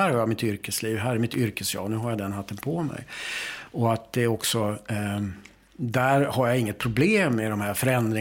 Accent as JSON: {"language": "Swedish", "town": "Boden", "region": "Norrbotten County", "country": "Sweden", "tie": "born or raised there", "said": "när jag växte upp där i Boden"}